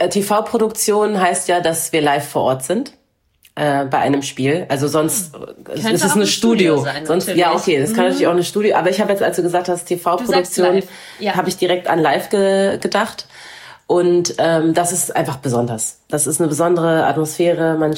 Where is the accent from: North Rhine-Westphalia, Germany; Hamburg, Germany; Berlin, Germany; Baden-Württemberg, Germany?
Berlin, Germany; ich hole die NBA nach Berlin, in meiner Heimatstadt